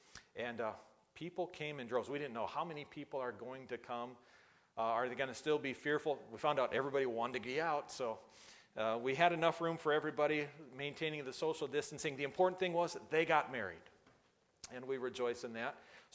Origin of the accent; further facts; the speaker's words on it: United States; now in Kenya; because I'm an American. I had just arrived in Kenya.